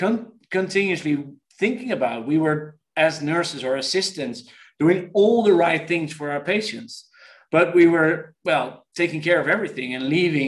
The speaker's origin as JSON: {"language": "English", "country": "Netherlands", "tie": "born or raised there", "said": "So and today it's my hometown. So it's in the eastern part of the Netherlands, near the German border."}